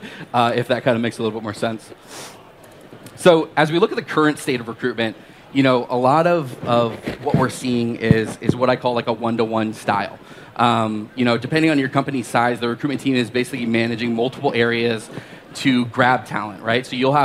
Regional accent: Philadelphia, Pennsylvania, United States; I come from Philly, so obviously I'm a bigger guy. I love cheesesteaks, I love the Eagles

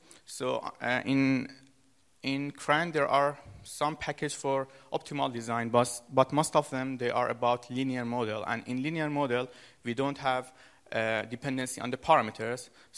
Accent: Iran; now in Germany; I'm from Iran, but I'm studying in Germany, and I'm doing my PhD there.

